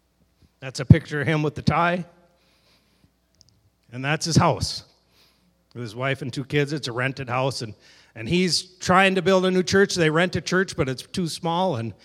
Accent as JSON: {"language": "English", "country": "India", "tie": "born or raised there", "said": "We grew up in India, so it isn't like going on a mission trip."}